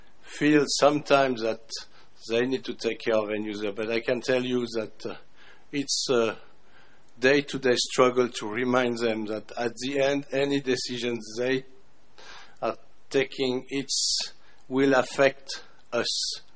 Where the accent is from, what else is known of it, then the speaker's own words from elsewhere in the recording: France; I come from France.